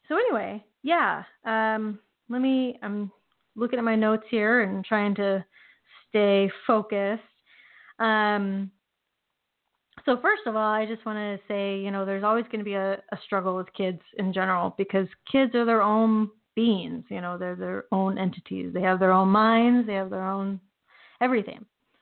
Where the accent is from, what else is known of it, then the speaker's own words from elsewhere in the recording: Oregon, United States; I grew up in Oregon, and we went to the Oregon coast